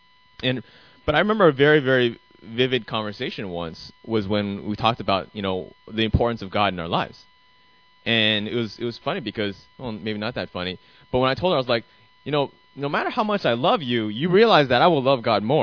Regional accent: Arizona, United States; But yeah, so I'm from Arizona, lived predominantly my whole entire life there, and then came to Cal, to the Bay Area, for my undergrad

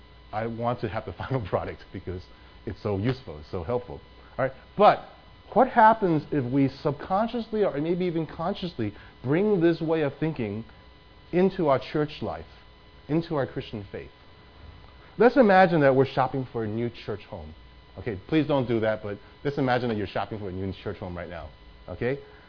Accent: United States; I want to prove that I'm an American, right?

